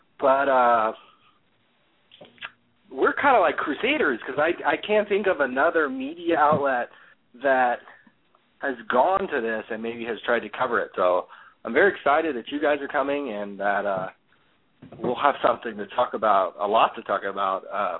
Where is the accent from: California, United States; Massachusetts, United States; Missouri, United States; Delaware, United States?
California, United States; And you got to think, too, we're kind of jaded because we're from California.